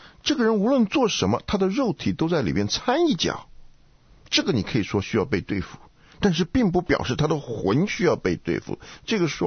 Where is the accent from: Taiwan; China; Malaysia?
China